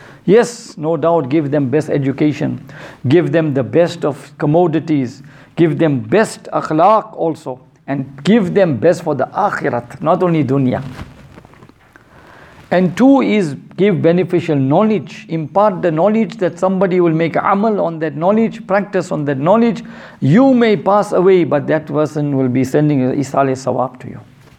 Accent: South Africa; I come from South Africa, as the Sheikh knows.

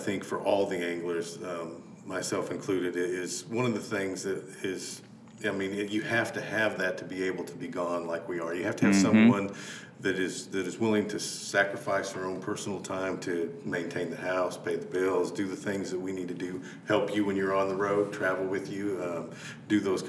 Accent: California, United States; now in Reed Springs, United States; I guess, I seem more of a Missouri native than a California guy. But I grew up in California, and that's kind of where I fell in love with fishing with my dad and grandparents.

